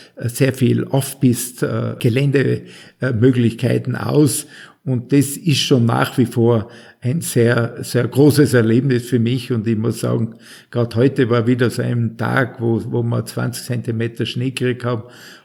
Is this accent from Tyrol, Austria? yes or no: yes; St. Anton am Arlberg, Tyrol, Austria; Ja, also für mich ist logisch meine Heimat nach wie vor.